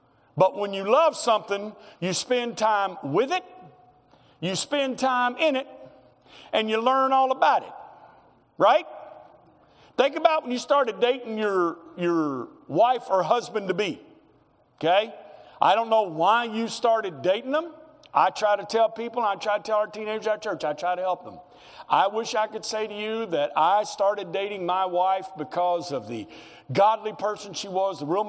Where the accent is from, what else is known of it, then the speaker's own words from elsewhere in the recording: Arkansas, United States; I grew up in Arkansas in what you would call the traditional Southern Baptist church